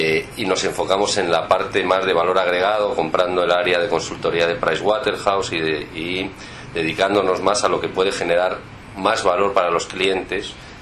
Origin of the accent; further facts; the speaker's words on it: Spain; now in Argentina; 13 años estoy aquí por elección, no por obligación. Con lo cual me siento un argentino más con un acento un poco diferente.